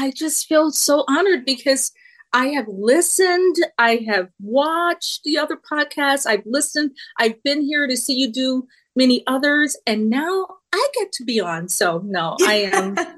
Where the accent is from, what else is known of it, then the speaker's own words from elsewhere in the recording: New Orleans, Louisiana, United States; I am who I am, you know, born and raised in New Orleans, the oldest of four brothers, no sisters.